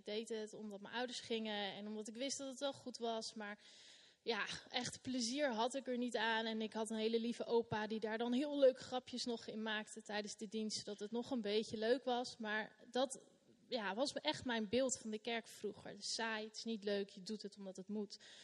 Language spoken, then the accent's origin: Dutch; De Bilt, Utrecht, Netherlands; Ik kom oorspronkelijk uit De Bilt, vlak naast Utrecht.